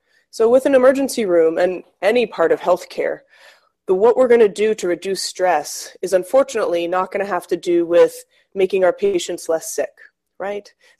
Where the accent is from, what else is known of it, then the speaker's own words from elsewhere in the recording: San Francisco, California, United States; I am from San Francisco, so I would often take Christmas shifts because I didn't have to travel home.